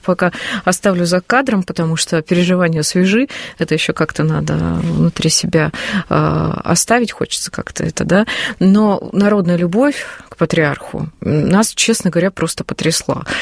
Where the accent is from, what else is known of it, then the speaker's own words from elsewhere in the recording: Moscow, Russia; Мы говорим, мы из Москвы.